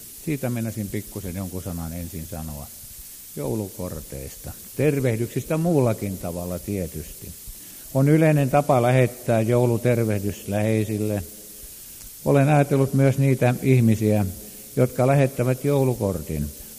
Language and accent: Finnish; Helsinki, Uusimaa, Finland; sanon niin, me olemme Helsingistä, te olette Keravalta